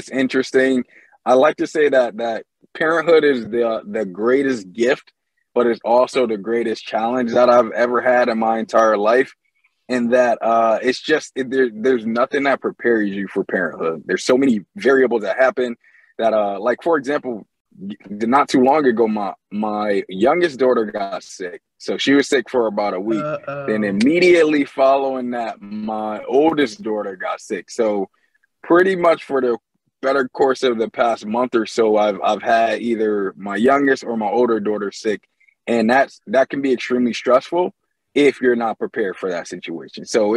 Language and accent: English; Syracuse, New York, United States; also born or lived in Buffalo; I do relationship coaching. I do life coaching. I'm from Syracuse, New York. I lived in Buffalo, how I met Superstar as I was working with her.